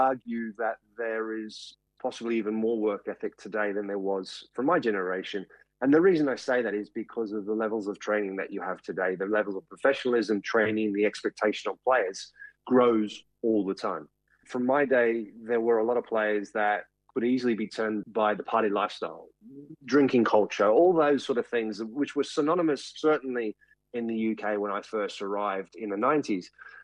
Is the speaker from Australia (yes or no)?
yes; Australia; growing up in Australia